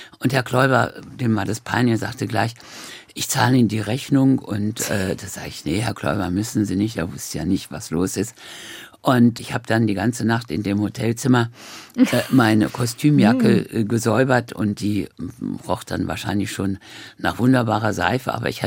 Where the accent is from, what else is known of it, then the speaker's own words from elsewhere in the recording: Berlin, Germany; nee, wir sind doch Berliner und jetzt bleiben wir in Berlin.